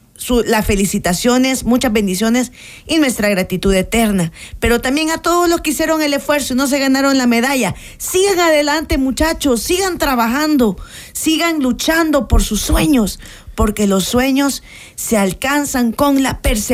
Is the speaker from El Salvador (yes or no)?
yes; El Salvador; Somos guerreros los salvadoreños